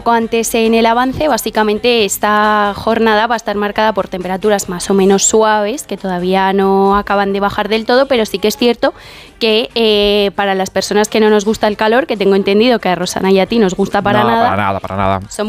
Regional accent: Nules, Valencian Community, Spain; Allí muy buenas playas, ¿eh? Sí, mi pueblo sí. Es pueblo mágico de España, fíjate.

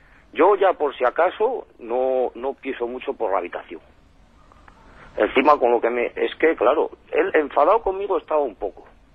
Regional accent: Santa Olaja de Porma, Castile and León, Spain; Yo soy de aquí, de Santa Olaja, de Porma de León.

